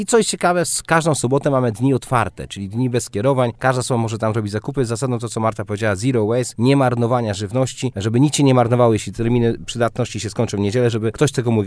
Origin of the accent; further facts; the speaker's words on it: Kołobrzeg, West Pomeranian Voivodeship, Poland; Kołobrzeg, mój rodziny, bo ja pochodzę z Kołobrzegu